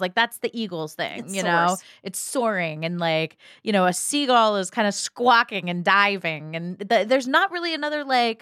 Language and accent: English; Ohio, United States; I totally agree, because growing up in Ohio, this was my grandmother had hummingbird feeders out